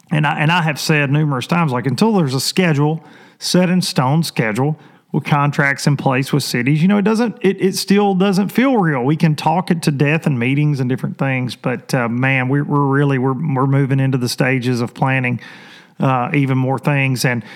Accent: Tennessee, United States; I'm super proud of my home state. I've got one reason to be proud of them this week.

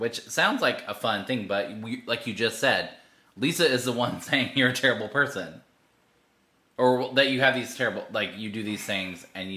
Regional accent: Southeast, United States; And I'm from the Southeast.

